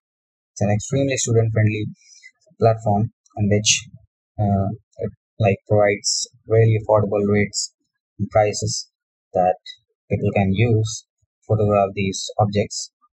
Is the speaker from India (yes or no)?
yes; India; Hello guys … I'm from India